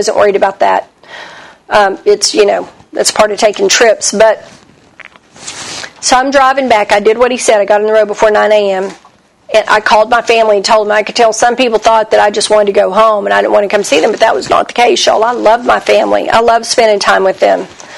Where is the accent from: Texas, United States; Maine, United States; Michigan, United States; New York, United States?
Texas, United States; also born or lived in Oklahoma; And I was raised in North Texas. And I've lived in Texas and Oklahoma almost my entire life.